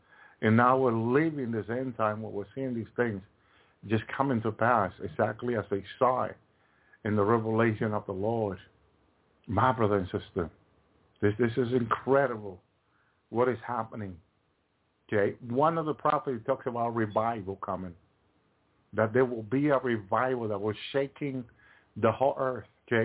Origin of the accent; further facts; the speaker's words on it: Massachusetts, United States; remember, I come from Massachusetts. Where's Moderna in Massachusetts?